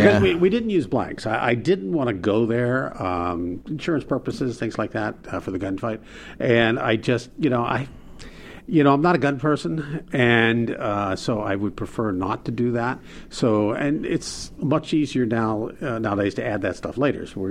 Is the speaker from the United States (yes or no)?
yes; Pittsburgh, Pennsylvania, United States; That's right. I'm from Pittsburgh.